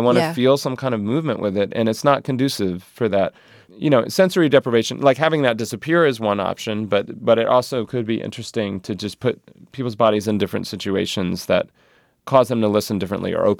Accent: North Carolina, United States; and I'm from North Carolina, and spending time with them has made me realize that there are completely different ways to conceptualize our existence on Earth.

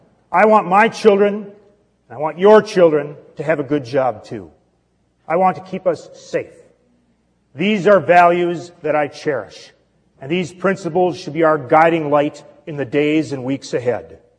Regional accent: Fond du Lac, Wisconsin, United States; Growing up in Fond du Lac, my dad was a factory worker, then a letter carrier.

